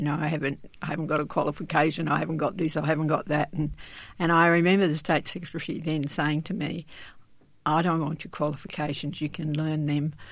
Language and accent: English; Western Australia, Australia; Well, I actually grew up in the township of North Stanlop.